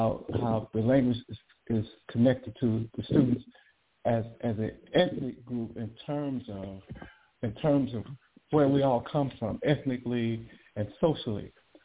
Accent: California, United States; I am from California, the West Coast, to the San Francisco Bay Area.

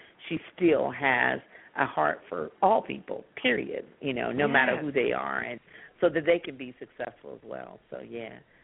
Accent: Louisville, Kentucky, United States; Cincinnati's 100 miles from my hometown, Louisville, so that's kind of the tri-state area, Louisville, Cincinnati, Indianapolis.

